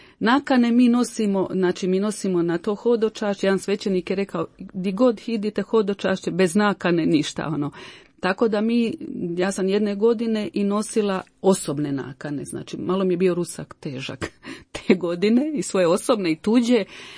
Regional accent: Imotski, Split-Dalmatia County, Croatia; ja sam bila jedina iz Imotskog

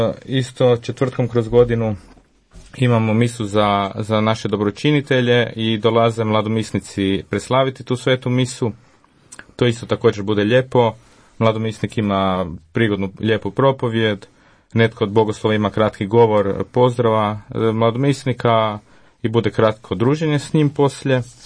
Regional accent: Zagreb, City of Zagreb, Croatia; born there; rođen sam u Zagrebu, imam 27 godina, dolazim iz župe Kraljice Svete Krunice.

